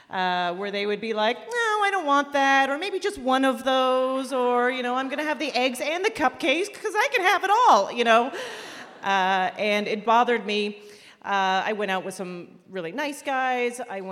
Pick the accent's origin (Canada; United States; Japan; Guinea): Canada; I'm Canadian.